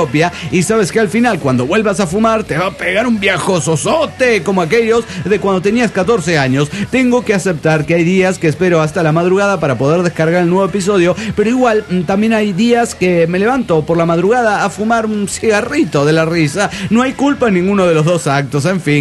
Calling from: Managua, Nicaragua; desde Managua, Nicaragua.

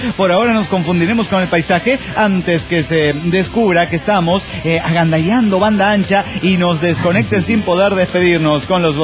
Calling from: Tultitlán, State of Mexico, Mexico; monitorista de Tultitlán, México.

